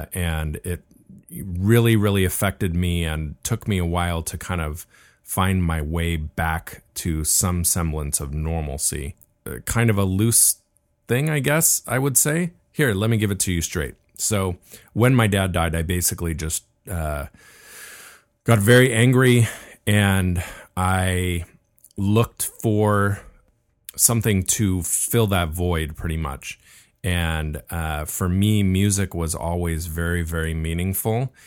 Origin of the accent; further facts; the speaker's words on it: Laguna Beach, California, United States; We were born and raised in Laguna Beach